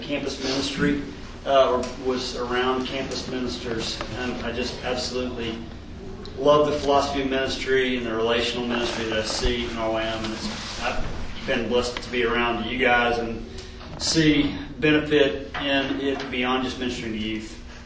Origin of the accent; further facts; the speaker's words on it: Trussville, Alabama, United States; I am from Trustful, Alabama.